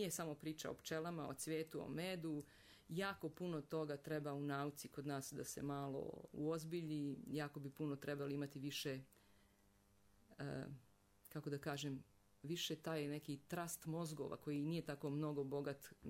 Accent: Republika Srpska, Bosnia & Herzegovina; na teritoriji Bosne i Hercegovine, kod nas u Republici Srpskoj

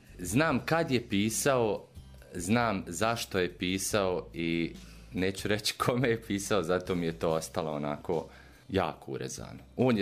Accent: Banja Luka, Republika Srpska, Bosnia & Herzegovina; Mi smo njemu rekli iz Banja Luke

